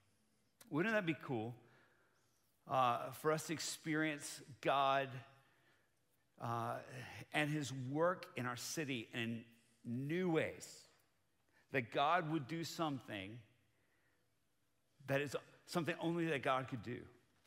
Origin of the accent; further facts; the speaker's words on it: Bogota, Bogotá Capital District, Colombia; also born or lived in United States; So I grew up on the mission field. I'm from Bogota, Colombia. That's where my parents served for 30 years.